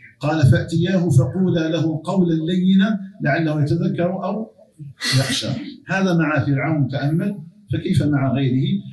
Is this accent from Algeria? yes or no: yes; Algeria; أن يجعل بلدنا الجزائر آمنا مطمئنا